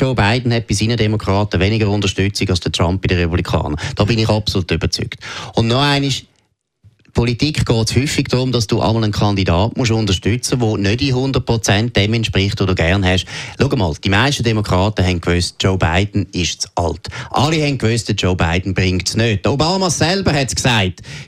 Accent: Switzerland; Ich bin Schweizer

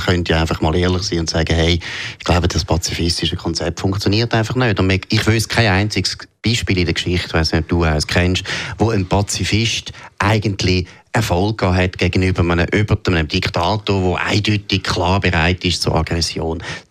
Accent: Germany; Ich finde, ehrlich gesagt, auch als Deutscher finde ich es natürlich schon unglaublich ironisch

